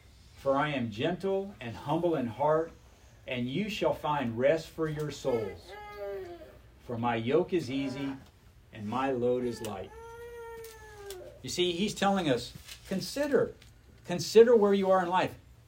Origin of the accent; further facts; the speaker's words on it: New Mexico, United States; I grew up out in New Mexico. My dad, when I was a kid, on his farm, he used to grow alfalfa hay.